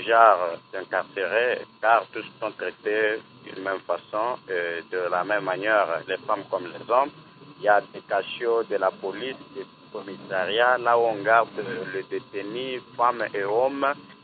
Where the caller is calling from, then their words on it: Kananga, Kasaï-Central, DR Congo; Ici chez nous, à Kananga